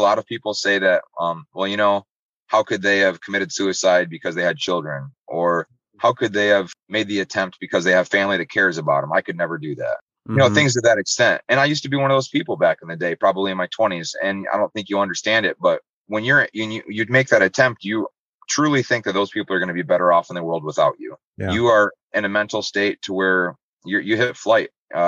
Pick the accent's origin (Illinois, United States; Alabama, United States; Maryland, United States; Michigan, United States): Michigan, United States; Muskegon; I'm from Muskegon. That's all I know. They call it Ski Town, I think.